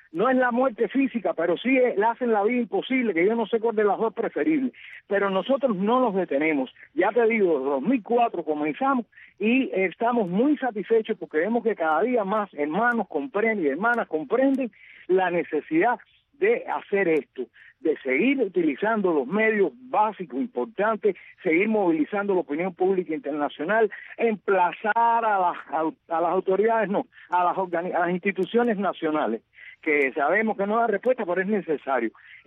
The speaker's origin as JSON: {"language": "Spanish", "country": "Cuba", "said": "Somos cubanos"}